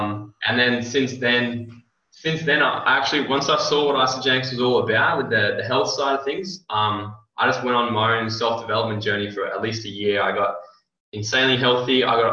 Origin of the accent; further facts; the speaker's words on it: Australia; I'm from Australia, not US originally. So get used to the accent for the next hour.